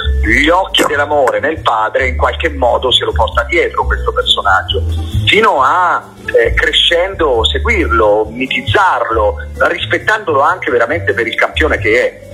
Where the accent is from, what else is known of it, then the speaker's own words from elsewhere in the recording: Umbria, Italy; quando vengo in Umbria sono sempre doppiamente emozionato, perché insomma uno è la mia terra, ci sono cresciuto, ci sono nato